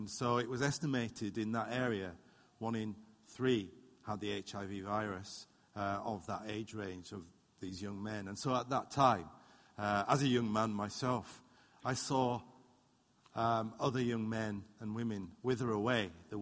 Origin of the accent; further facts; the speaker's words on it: North West England, United Kingdom; As I say, I was brought up in the Lake District.